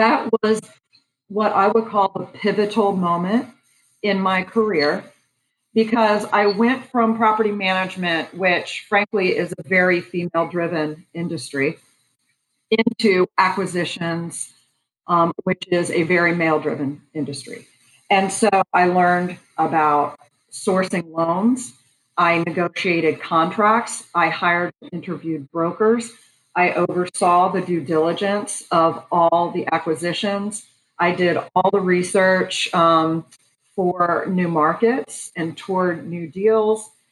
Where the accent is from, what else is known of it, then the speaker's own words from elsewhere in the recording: Bowie, Maryland, United States; I grew up in Bowie, Maryland, and I am the youngest of four kids